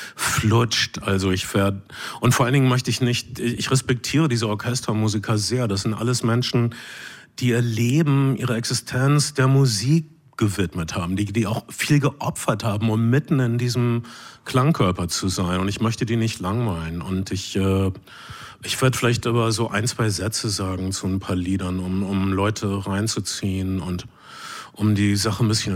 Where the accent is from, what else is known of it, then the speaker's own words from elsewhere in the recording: Hamburg, Germany; Zum Beispiel in meiner Heimatstadt Hamburg